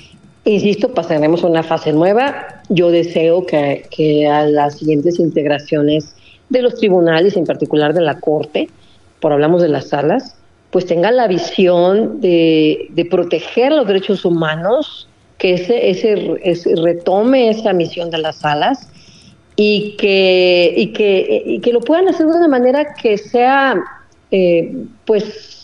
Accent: Mexico; porque pues como mexicana y más que nada como una persona que siempre se ha dedicado al análisis institucional

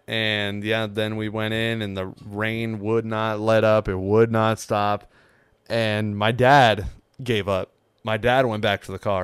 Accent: California, United States; I'm from California. I like seeing stadiums.

